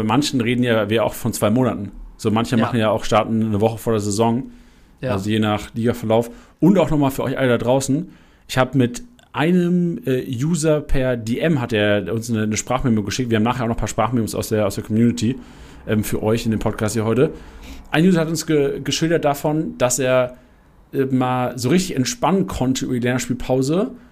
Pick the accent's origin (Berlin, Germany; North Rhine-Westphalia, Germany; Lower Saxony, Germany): Lower Saxony, Germany; Lüneburg; Ich bin ja im Norden geboren, bin da aufgewachsen, ja. In Lüneburg auch.